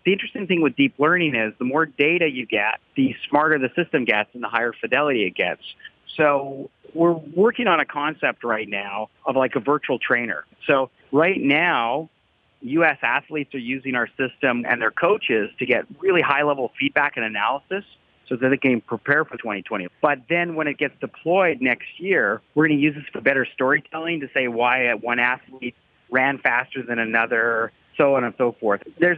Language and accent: English; Canada; We're from Canada, right?